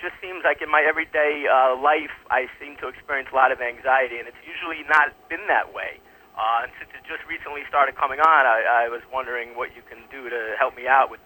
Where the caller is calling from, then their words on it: San Diego, California, United States; I'm calling from San Diego.